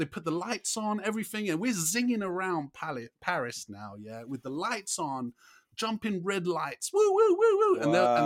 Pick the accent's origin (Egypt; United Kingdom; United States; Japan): United Kingdom; England; No, we're all English, yeah?